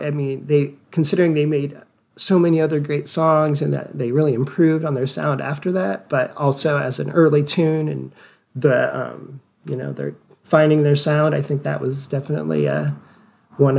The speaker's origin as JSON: {"language": "English", "town": "Vermont", "region": "Illinois", "country": "United States", "said": "I'm from Vermont, Illinois, Vermont IL, population 801."}